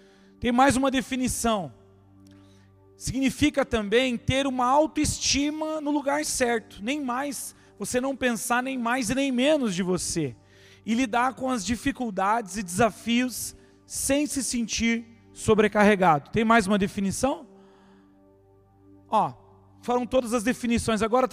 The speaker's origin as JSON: {"language": "Portuguese", "town": "Piraquara", "region": "Paraná", "country": "Brazil", "tie": "born or raised there", "said": "eu sou cria aqui de Piraquara. Toda a minha adolescência, início da minha vida adulta, eu morei aqui no Guarituba, pertinho aqui da igreja, ali na rua São José."}